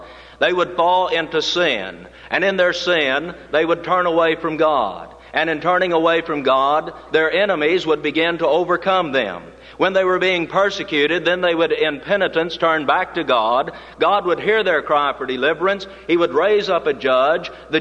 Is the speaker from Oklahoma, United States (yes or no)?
yes; Oklahoma, United States; born there; this particular copy went back to the time that I was born in Oklahoma.